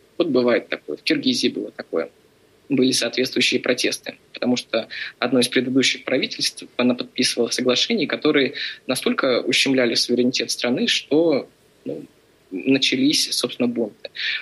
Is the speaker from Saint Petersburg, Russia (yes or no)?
no; Zabaykalsky Krai, Russia; born there; also born or lived in Irkutsk Oblast; я, кроме того, родился в Забайкалье и учился в Иркутской области